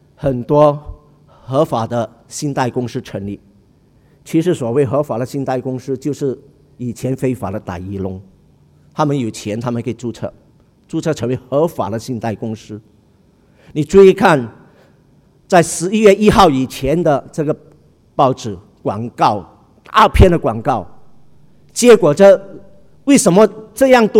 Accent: Singapore; 我们新加坡人特别得天独厚，外国人常说我们有语言的这个天分，英语和华语更是不成问题

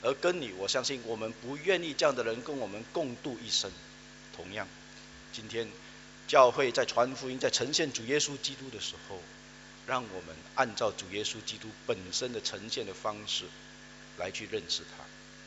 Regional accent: China; 我们中国人的这个民族性格里面比较没有这一方面的习惯

